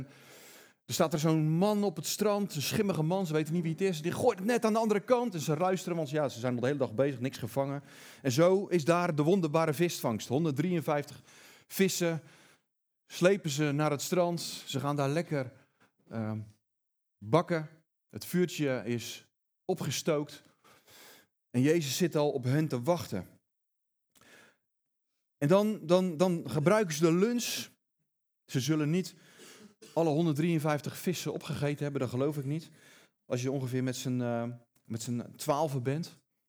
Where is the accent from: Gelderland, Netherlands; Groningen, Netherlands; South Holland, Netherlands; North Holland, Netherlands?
South Holland, Netherlands; Katwijk; now in Rijnsburg, Netherlands; Waar ik vandaan kom, dat is het verre Katwijk. We wonen overigens in Rijnsburg, dat ligt daar vlak naast.